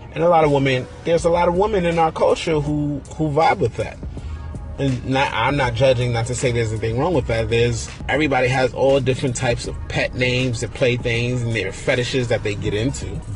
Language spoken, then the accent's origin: English; Bronx, New York, United States; I'm from the Bronx. I'm from the BX.